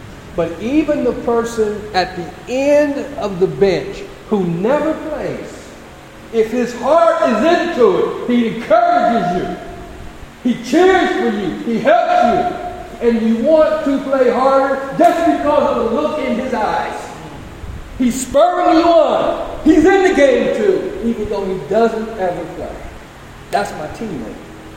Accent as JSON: {"language": "English", "country": "United States", "said": "this hierarchy is as an American, there's some things our country is right, there's some things is wrong."}